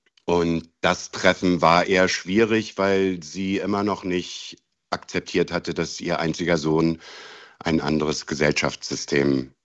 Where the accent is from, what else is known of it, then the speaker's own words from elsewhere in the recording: East Germany, Germany; ich bin eigentlich ein Ossi, Leute.